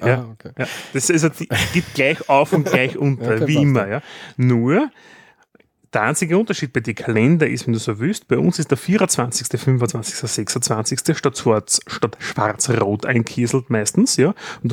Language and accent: German; Austria; Was man bei uns in Österreich macht.